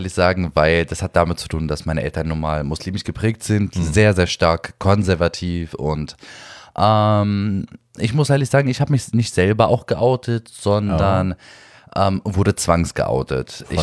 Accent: Berlin, Germany; Neukölln, wo ich aufgewachsen bin

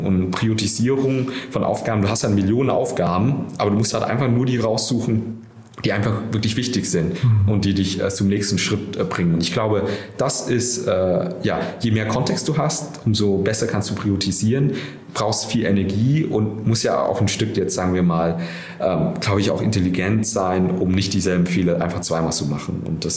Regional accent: Nuremberg, Bavaria, Germany; Ist eigentlich Franken. Nürnberg ist meine Heimat.

